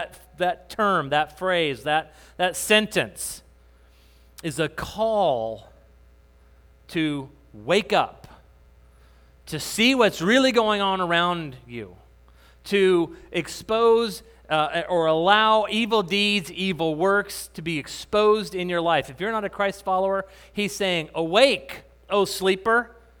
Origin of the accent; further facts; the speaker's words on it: New Mexico, United States; also born or lived in Texas; we used to live in Texas, I grew up in New Mexico.